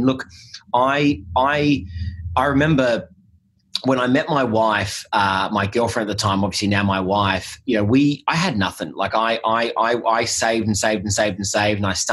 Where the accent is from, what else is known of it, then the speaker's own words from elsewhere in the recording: Melbourne, Victoria, Australia; I grew up in Melbourne and, you know, I grew up in an area where, you know, the best you could ever be was like the manager of Safeways, right?